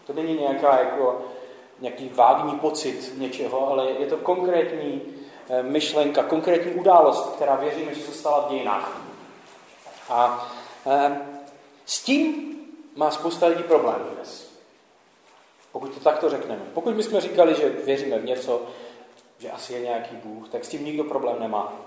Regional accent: Vsetín, Zlín Region, Czechia; also born or lived in Prague / Hradec Králové; A já pocházím ze Vsetína, ale... Mezitím jsem stihl bydlet v Praze a v Hradci Králové a teď bydlím zase na Vsetíně.

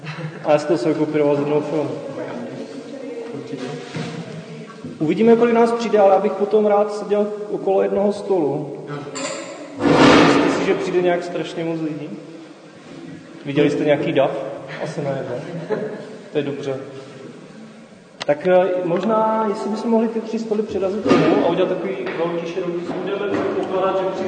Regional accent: Jablůnka, Zlín Region, Czechia; jsem tady kusek z Jablunky, to je asi 5 kilometrů od Setína, směrem na Valašské Mezříčí, a ženatý, 2 děti, 3. na cestě.

